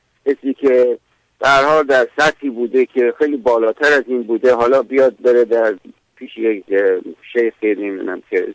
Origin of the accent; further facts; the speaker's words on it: Iran; ولی به هر حال ما ایرانی هستیم